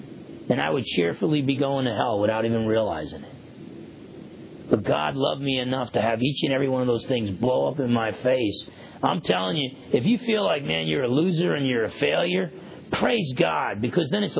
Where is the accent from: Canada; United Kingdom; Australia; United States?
United States; New Jersey; a half Italian, half Portuguese kid growing up in New Jersey